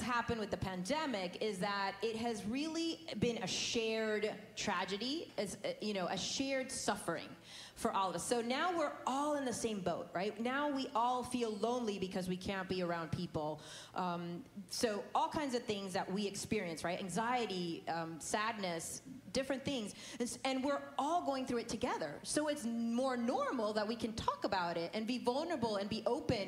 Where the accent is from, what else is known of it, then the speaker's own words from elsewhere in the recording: Puerto Rico; Yes, I'm from Puerto Rico